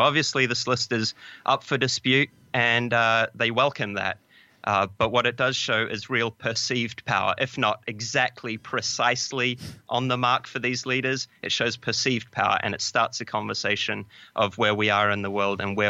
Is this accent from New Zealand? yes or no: yes; New Zealand; I'm a New Zealander, part of that British Commonwealth